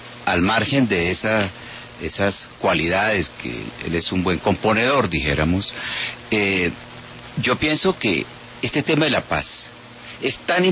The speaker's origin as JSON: {"language": "Spanish", "town": "Chaparral", "region": "Tolima", "country": "Colombia", "tie": "born or raised there", "said": "como en mi infancia en Chaparral, eso se hizo el 1 de diciembre del 57"}